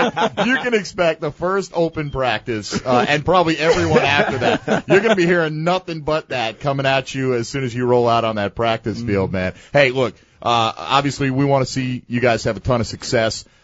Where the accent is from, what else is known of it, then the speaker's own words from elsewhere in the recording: Australia; accent: Australian; My Aussie accent, no question.